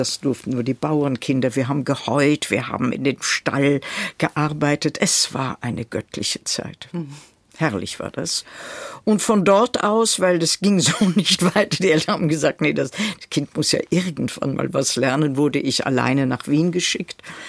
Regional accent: Potsdam, Brandenburg, Germany; born there; also born or lived in Netherlands / Prague, Czechia; Geboren bin ich in Potsdam, im holländischen Viertel, da haben Sie völlig recht. Und dann sind wir von Berlin aus nach Prag gefahren und haben dort ein Jahr gelebt.

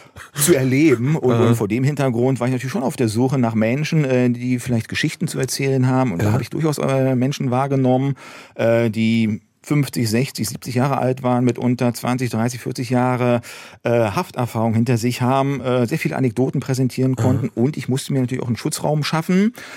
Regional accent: Berlin, Germany; Ich bin im Märkischen Viertel groß geworden, in West-Berlin. Das ist so ein typischer Plattenbau

